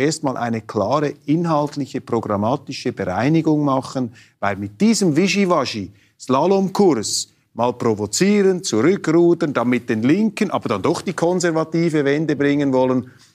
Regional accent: Switzerland; Ich sage Ihnen hier als Schweizer und als jemand, der einen Eid geleistet hat auf eine sehr demokratische Grundverfassung mit direkter Demokratie

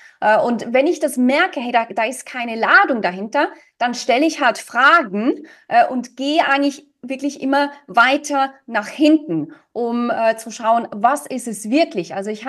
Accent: Switzerland; Vielleicht habe ich es als Schweizerin so komisch betont

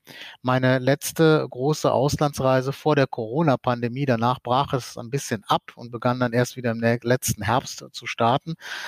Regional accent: Aachen, North Rhine-Westphalia, Germany; luftlinienmäßig näher als meine Heimatstadt Aachen

